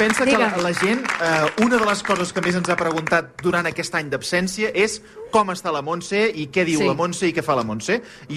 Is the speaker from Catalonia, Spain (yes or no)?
yes; Sabadell, Catalonia, Spain; Jo soc de Sabadell